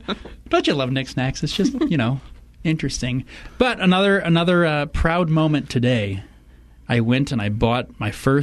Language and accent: English; Indiana, United States; Which is about 20 minutes from my hometown.